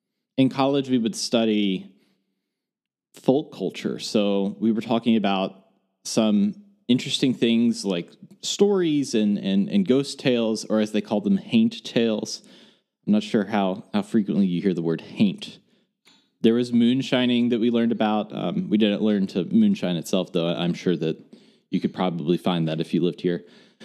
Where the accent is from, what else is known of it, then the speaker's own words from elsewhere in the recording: Bluefield, Virginia, United States; I was born technically in West Virginia. I grew up in this town called Bluefield, which essentially is split by a state line.